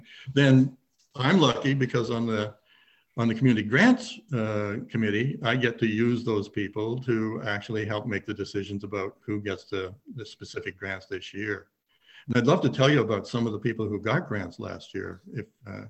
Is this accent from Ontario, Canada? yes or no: yes; Perth, Ontario, Canada; born there; I was born in Perth. I moved away from Perth and came back.